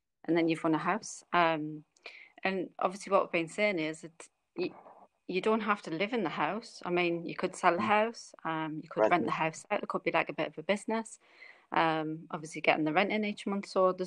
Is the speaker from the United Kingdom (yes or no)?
yes; Sunderland, North East England, United Kingdom; and I'm from Sunderland.